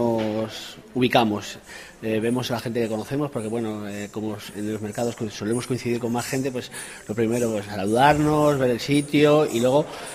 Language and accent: Spanish; Salamanca, Castile and León, Spain; Pues nosotros venimos de Salamanca.